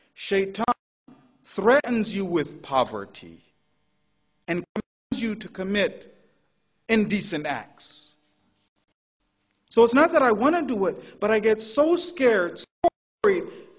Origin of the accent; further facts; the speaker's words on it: United States; You guys will forgive me for being an American. I can't help it. I'm American.